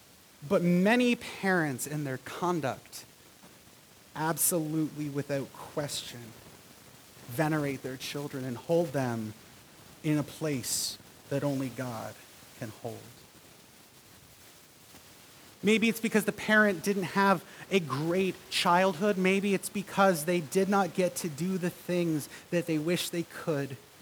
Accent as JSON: {"language": "English", "country": "Canada", "said": "Of course, I'm Canadian."}